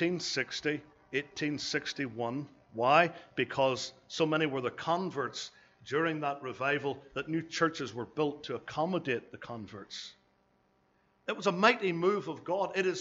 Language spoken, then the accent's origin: English; Northern Ireland, United Kingdom; I come from Ulster, obviously.